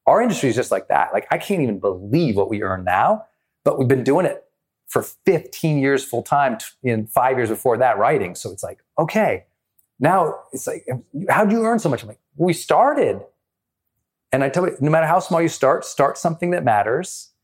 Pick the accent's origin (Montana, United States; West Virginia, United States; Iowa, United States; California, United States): Montana, United States; I never cared about starting small because I'm from Montana.